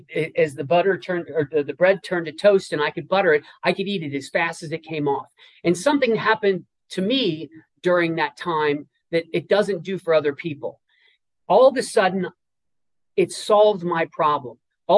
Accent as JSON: {"language": "English", "region": "Midwest", "country": "United States", "tie": "born or raised there", "said": "I grew up in the Midwest. I did not grow up a heavy child."}